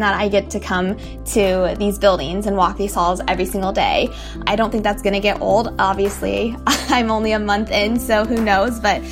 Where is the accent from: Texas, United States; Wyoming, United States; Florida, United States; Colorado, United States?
Colorado, United States; So I'm very excited to be working in the Colorado delegation since it's my home state.